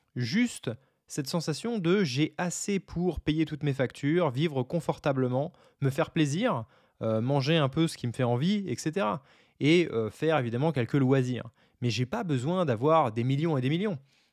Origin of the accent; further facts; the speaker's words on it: France; puisque je suis français